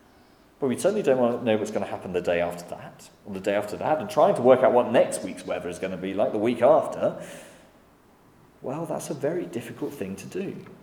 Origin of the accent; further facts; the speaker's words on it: Saxmundham, East of England, United Kingdom; I grew up kind of in Saxmundham, further east.